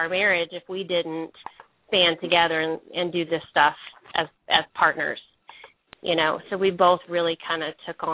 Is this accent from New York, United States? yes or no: no; Oklahoma, United States; We used a lot of our early intervention program in Oklahoma. We're from Oklahoma, and the early intervention program there is Sooner Start